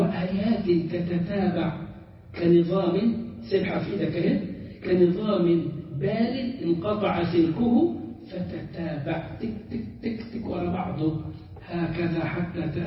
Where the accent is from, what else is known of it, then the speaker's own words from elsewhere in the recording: Egypt; ودي حصلت عندنا في مصر في التسعينات